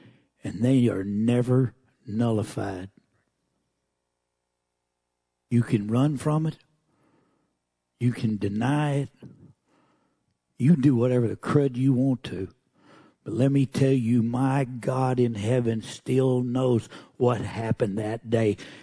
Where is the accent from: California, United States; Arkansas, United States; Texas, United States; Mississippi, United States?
Texas, United States; Our pride, my pride as a Texan, you know, always going to help you New Mexico people because, I mean, you just ain't got it like we do.